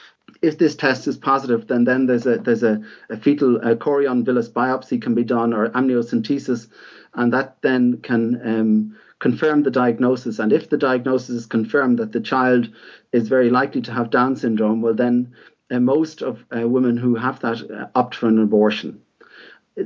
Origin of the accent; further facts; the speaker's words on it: Dublin, Leinster, Ireland; also born or lived in Germany / London; I was born in Dublin, and I grew up there and studied medicine in Dublin, and qualified a long time ago now, 1983, and worked then in Dublin for a year initially, and moved then to Germany, then back to Ireland.